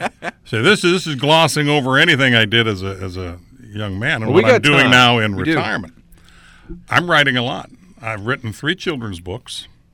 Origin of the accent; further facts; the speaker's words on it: Branson, Missouri, United States; I said, I'm from Branson, dude. Branson's where it's at.